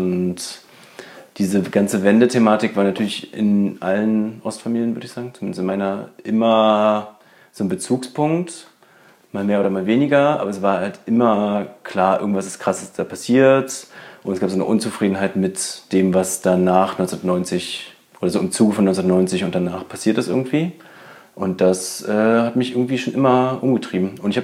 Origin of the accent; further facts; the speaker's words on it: Berlin, Germany; born there; ich bin auch in Berlin geboren.